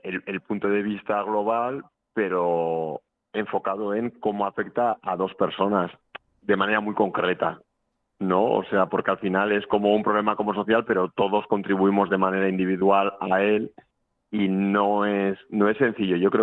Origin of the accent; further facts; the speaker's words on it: Bilbao, Basque Country, Spain; now in Madrid, Spain; yo soy de Bilbo, pero ahora vivo en Madrid